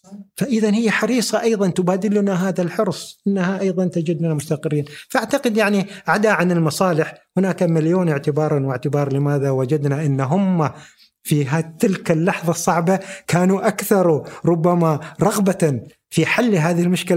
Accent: United Arab Emirates; اليوم أنت بقدر ما أنت سعودي أنت خليجي، وبقدر ما أنا إماراتي أنا خليجي

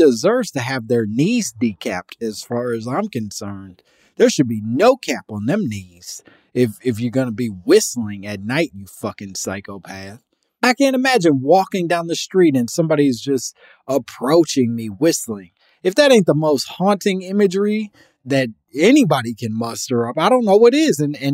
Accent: Midwest, United States; I'm from the Midwest, I don't know that we necessarily carry deep African roots.

